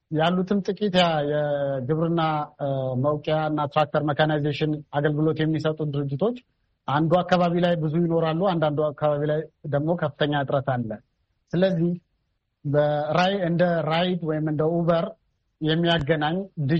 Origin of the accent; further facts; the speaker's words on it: Anewari, Amhara, Ethiopia; መሬት ተከራይቼ ለአንድ ሄክታር ተከራይቼ እዛው ተወልጄ ያደግኩበት ከተማ አነዋሪ ከተማ